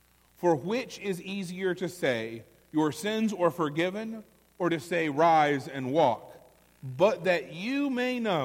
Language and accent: English; Gulf Coast, United States; You know, growing up on the Gulf Coast, growing up having friends from New Orleans